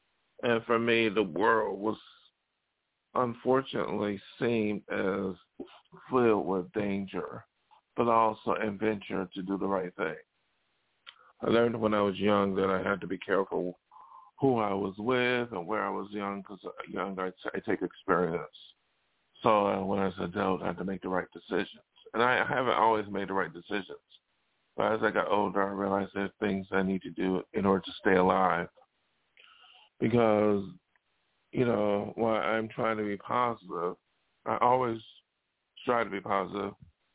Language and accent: English; Buffalo, New York, United States; moved away; I came from Buffalo, New York. And, you know, Buffalo, New York, I am no longer a resident or have any attachment to Buffalo, except my family who lives there.